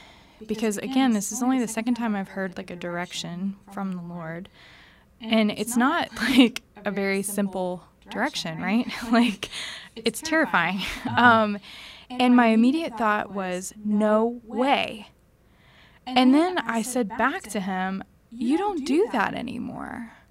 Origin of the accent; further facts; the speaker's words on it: Bible Belt, United States; growing up in the Bible Belt, some denominations are very hostile towards Catholics